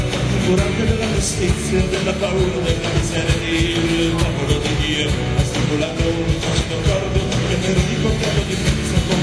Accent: Arezzo, Tuscany, Italy; Ok, qui siamo alla … veniamo da Arezzo.

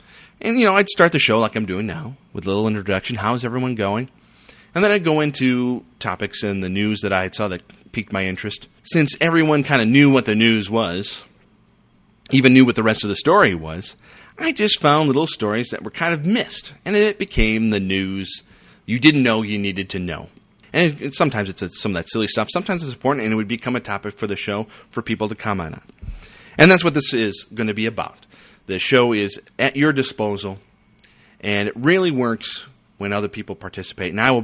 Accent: Madison, Wisconsin, United States; Okay, after I left a radio station in San Francisco, I moved back to my hometown in Madison, Wisconsin

